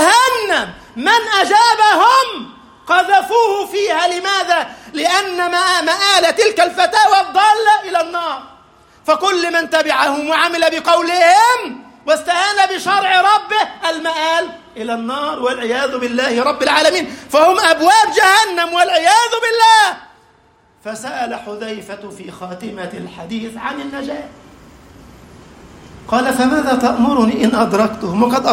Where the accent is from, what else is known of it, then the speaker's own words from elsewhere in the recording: Egypt; اللهم اجعل بلدنا مصر أمنا أمانا، وسائر بلاد